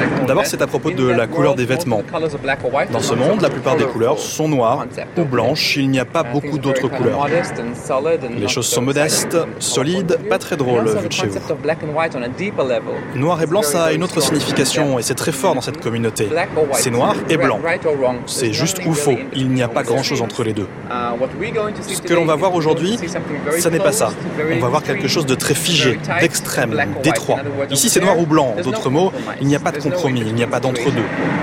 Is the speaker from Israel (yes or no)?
yes; Israel; j'ai 44 ans, je suis né et j'ai grandi en Israël. J'ai été élevé dans un milieu juif orthodoxe